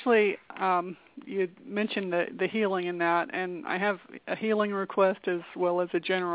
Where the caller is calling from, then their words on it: Colorado, United States; I'm calling from Colorado.